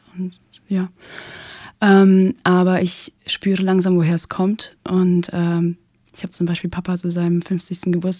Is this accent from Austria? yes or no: no; Russia; Also ich komme aus Russland.